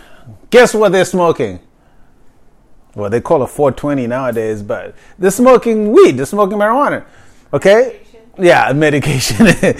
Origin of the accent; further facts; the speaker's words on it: Zimbabwe; now in United States; Well, first, Africa is a continent, but I'm from Zimbabwe.